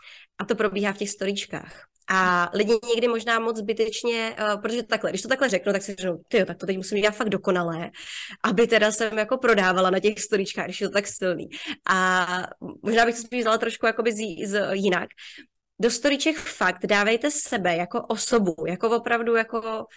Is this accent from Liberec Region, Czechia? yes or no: yes; Liberec, Liberec Region, Czechia; Z Liberce.